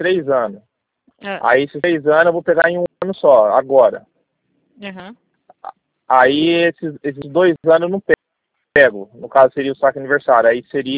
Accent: Valparaíso, São Paulo, Brazil; Eu sou daqui de Valparaíso, tão longe.

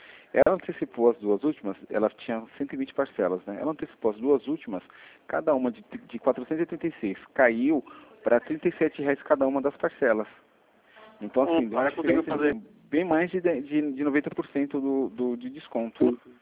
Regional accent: Brazil; É que eu sou brasileiro, cara, eu não desisto nunca.

